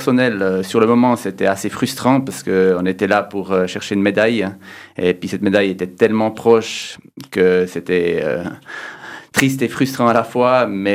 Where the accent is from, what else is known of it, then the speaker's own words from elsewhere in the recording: Switzerland; en tant que Suisse, on est dans la précision, puisqu'on est quand même le pays des montres.